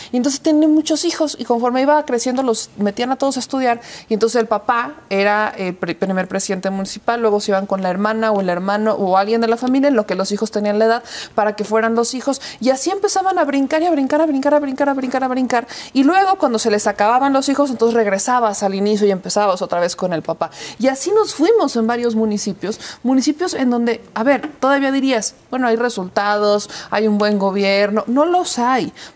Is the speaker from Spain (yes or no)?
no; Puebla, Mexico; Yo soy de Puebla y en Puebla ocurrió uno de los casos, creo yo, más emblemáticos